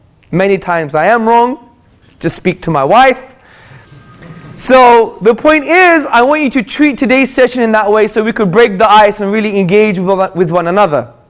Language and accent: English; Hackney, London, United Kingdom; I'm from Hackney in London.